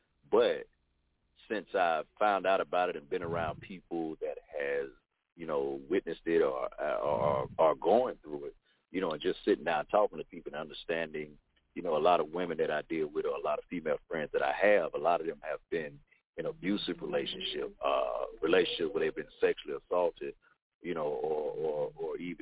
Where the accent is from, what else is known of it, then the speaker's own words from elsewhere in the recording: Mississippi, United States; I'm from Mississippi